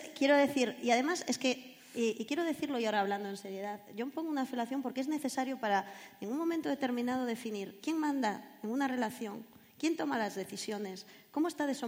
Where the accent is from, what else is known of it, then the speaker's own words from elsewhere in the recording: San Sebastián, Basque Country, Spain; yo he estado en el País Vasco, yo soy de Donosti. Me he criado en Donosti.